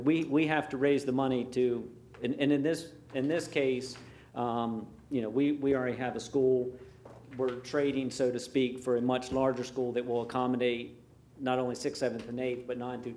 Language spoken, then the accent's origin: English; Seaford, South East England, United Kingdom; I know I'm from Seaford, so we have two or three bus stops in the Seaford area.